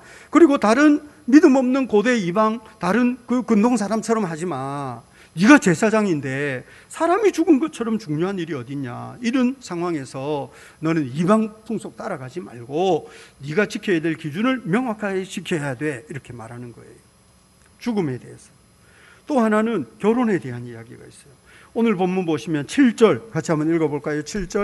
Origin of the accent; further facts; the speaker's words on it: Busan, South Korea; now in Jeonju, South Korea; 제가 부산 사나이가 어떻게 전주 아가씨를 만나가지고 연애를 하는데